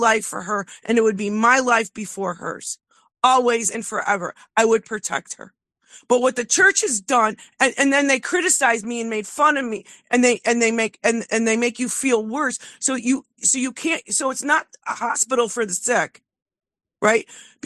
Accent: Chicago, Illinois, United States; And I'm Italian and from Chicago, and I lost my Christianity at that point.

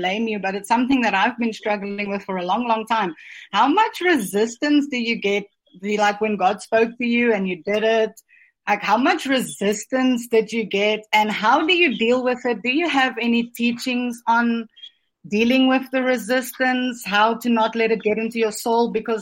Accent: South Africa; I'm all the way from South Africa, so if my accent's weird, I'm sorry.

